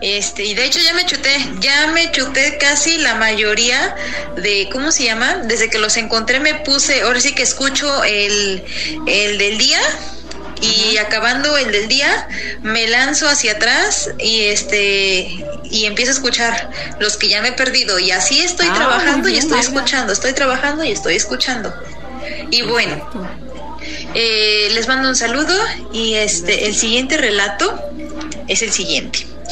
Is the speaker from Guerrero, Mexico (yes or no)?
no; San Francisco Totemihuacán, Puebla, Mexico; estoy de aquí de la ciudad de Puebla, de San Francisco Totemihuacán.